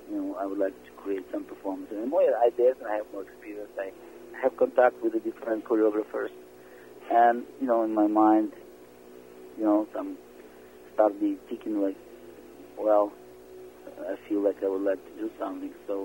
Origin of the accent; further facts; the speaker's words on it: Ukraine; English is a second language; moved away as an adult; I was born in Ukraine, and I started to learn the ballet from my young age, 10, 12 years old